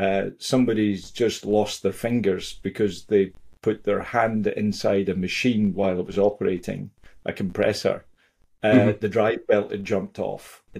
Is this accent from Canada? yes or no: no; Scotland, United Kingdom; also born or lived in Africa / Netherlands / Middle East; I've actually just returned, as some may tell by my accent, to Scotland after 14 years of not living here. So I've lived in Africa for a while. I lived in the Netherlands for a few years